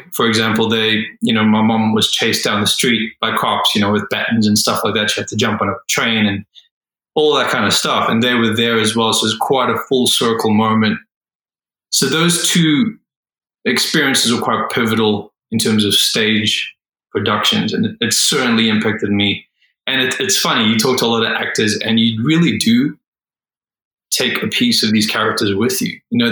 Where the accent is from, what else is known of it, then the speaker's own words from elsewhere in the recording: South Africa; which again is very personal because I'm from South Africa.